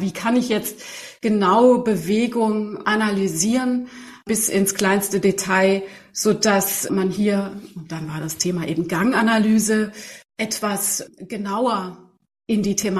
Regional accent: Hesse, Germany; born there; 47 Jahre. Also ich mache mein Leben lang eigentlich schon Sport und das Ganze natürlich geboren im Taunus in einer wunderbaren Umgebung.

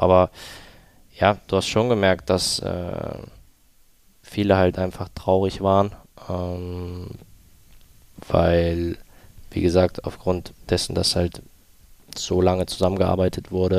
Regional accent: Northern Germany, Germany; wenn natürlich mit dem badischen Dialekt relativ schnell gesprochen wird, dann bist du als Norddeutscher schon ab und zu mal kurz am Nachdenken.

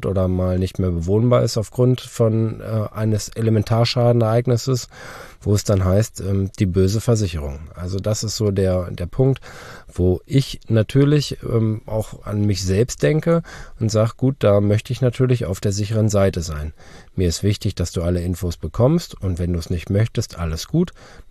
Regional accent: Harz, Germany; Ich komme ja aus der Harz-Vorregion und bei uns ist hoher Anteil an Karstgebieten, also es gibt viele Höhlen und ähnliches.

